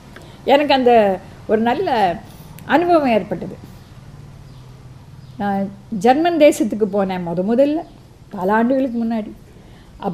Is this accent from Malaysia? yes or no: no; Sri Lanka; நானும் தமிழ் தான், ஆனால் நான் இலங்கை தமிழன்.